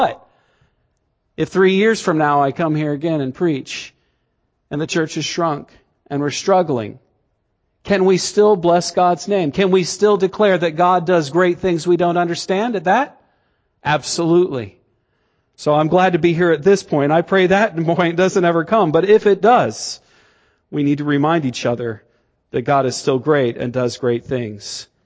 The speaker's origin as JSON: {"language": "English", "region": "Florida", "country": "United States", "tie": "born or raised there", "said": "I grew up in Florida. I grew up around an incredible amount of lightning."}